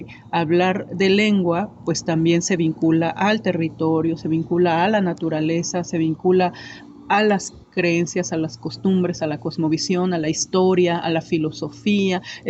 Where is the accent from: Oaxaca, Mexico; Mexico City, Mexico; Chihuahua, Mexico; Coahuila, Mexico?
Oaxaca, Mexico; Juchitán; soy hablante del Diyaza, o zapoteco de la región del Istmo, soy originaria de Juchitán, Oaxaca